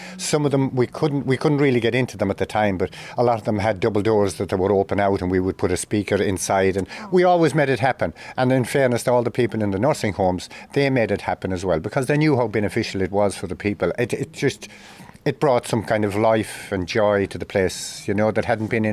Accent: Connacht, Ireland; I am from Cathalestine in County Galway.

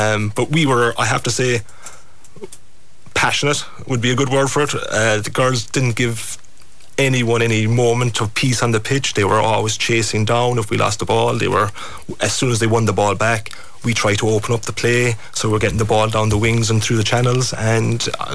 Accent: Killarney, Munster, Ireland; I'm from Killarney, so I can go up to MEK or Master Gaeha or Celtic or Athletic, and I can see all the matches from close to home.

